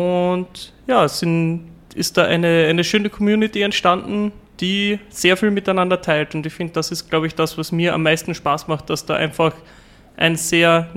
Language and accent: German; Klagenfurt, Carinthia, Austria; accent: Carinthian; Also ich komme ursprünglich aus Klagenfurt und ich habe tatsächlich angefangen mit Dialekt